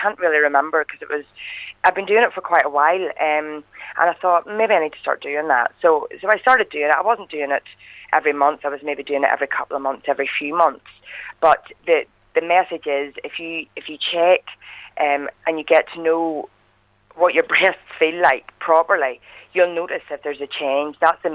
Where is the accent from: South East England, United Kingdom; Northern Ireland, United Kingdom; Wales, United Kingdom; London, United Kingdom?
Northern Ireland, United Kingdom; Ballycastle; I'm from Ballycastle.